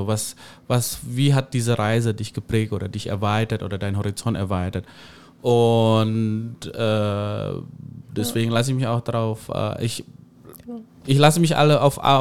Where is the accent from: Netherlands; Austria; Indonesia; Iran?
Indonesia; ich weiß, ich komme aus Indonesien